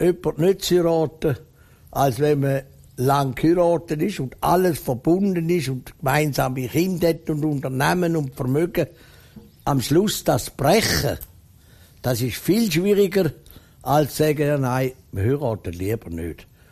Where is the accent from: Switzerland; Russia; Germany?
Switzerland; Also wir sind Schweizer.